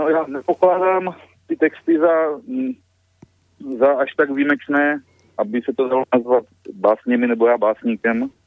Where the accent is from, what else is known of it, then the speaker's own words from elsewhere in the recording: Haná, Czechia; No, já pocházím z Hané